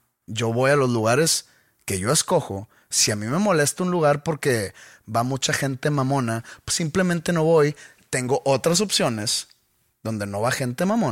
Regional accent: Sweden; Spanish is a second language; moved away as an adult; now in Mexico; Soy sueco. Me vine aquí a vivir a México porque me casé con una mexicana

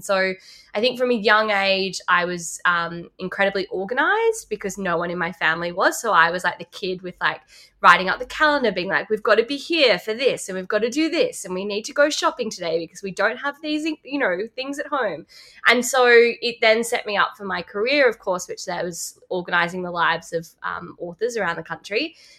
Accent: Lismore, New South Wales, Australia; So I grew up in Lismore, but my stepdad was a huge surfer.

